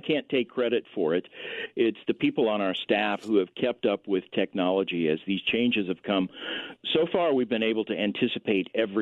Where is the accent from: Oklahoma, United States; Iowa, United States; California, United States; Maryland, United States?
Oklahoma, United States; Tulsa; I grew up in Tulsa, Oklahoma, which is, of course, the home of lots of charismatic churches